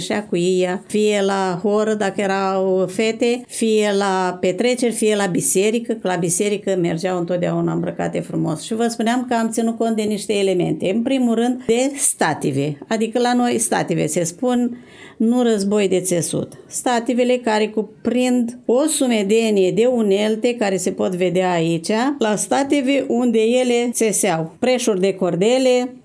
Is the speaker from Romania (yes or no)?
yes; Dumbrava, Iași County, Romania; am și obiecte din satul meu natal, din Dumbrava, care este sat component al comunei Lespes